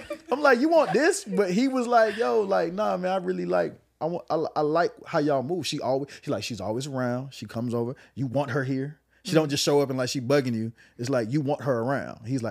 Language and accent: English; Atlanta, Georgia, United States; But when I grew up in Atlanta, there was a very down-home Southern hospitality feel to it. Like, that's the Atlanta I grew up on.